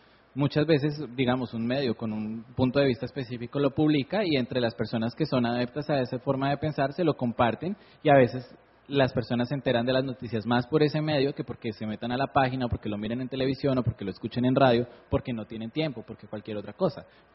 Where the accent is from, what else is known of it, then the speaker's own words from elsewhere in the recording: Bogotá, Colombia; en Bogotá, que es de donde yo vengo